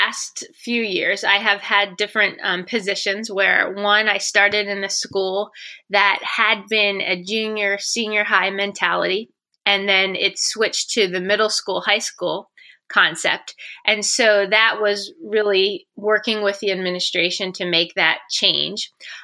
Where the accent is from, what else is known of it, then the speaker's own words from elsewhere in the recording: Pennsylvania, United States; Sure. So I grew up in Pennsylvania, where my father was my elementary and high school band director, and that inspired me to become a music teacher, specifically a band director.